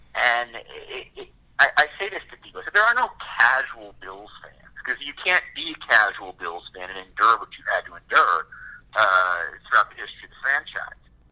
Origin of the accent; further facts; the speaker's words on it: Washington, District of Columbia, United States; You know, I grew up in Washington, D.C.